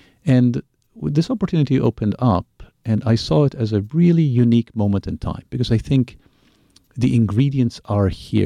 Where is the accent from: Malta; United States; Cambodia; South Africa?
Malta; moved away as an adult; I'm from Malta originally. I was born and raised in Malta, which is, for anybody who doesn't know Malta, it's a small island, Mediterranean.